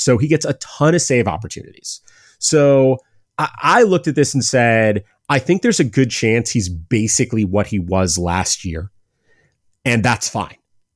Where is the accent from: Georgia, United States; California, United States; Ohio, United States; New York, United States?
Ohio, United States; Cleveland; I'm from Cleveland. I'm a Guardians fan.